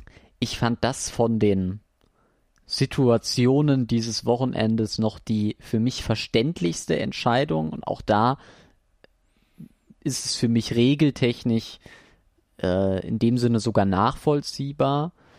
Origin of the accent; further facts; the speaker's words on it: Cologne, North Rhine-Westphalia, Germany; wäre ich wahrscheinlich als Kölner auf jeden Fall auch